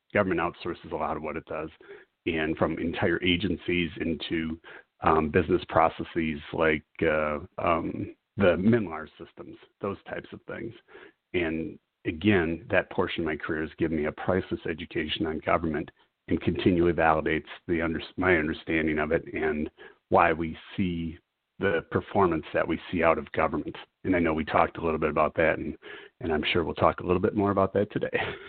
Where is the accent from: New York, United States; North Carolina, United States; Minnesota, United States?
Minnesota, United States; St. Paul; I was born and raised in St. Paul. I'm a frog pounder for anybody who knows where that is, just west of the Capitol.